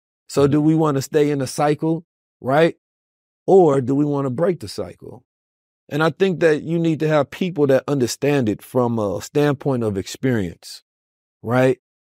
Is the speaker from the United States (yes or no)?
yes; Oakland, California, United States; Me growing up in Oakland, California, I seen this firsthand, right?